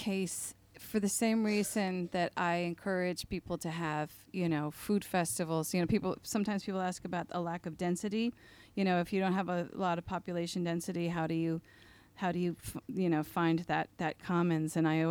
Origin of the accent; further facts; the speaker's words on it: New York, United States; I'm from the United States, and I come from the Hudson Valley, and we have … we have, you know, these great mountains, and we have the Adirondacks